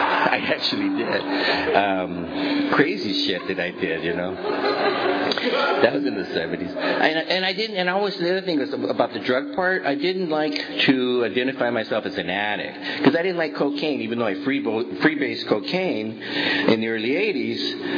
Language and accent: English; New Mexico, United States; also born or lived in Texas; when I was growing up in New Mexico and Texas area